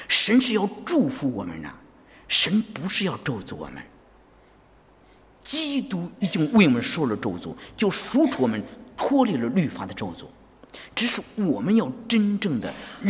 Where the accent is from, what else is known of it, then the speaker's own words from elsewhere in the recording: China; 为什么我们从中国来啊？